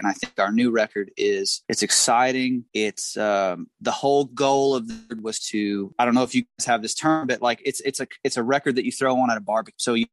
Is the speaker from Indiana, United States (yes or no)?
yes; Indiana, United States; born or raised there; now in Nashville, United States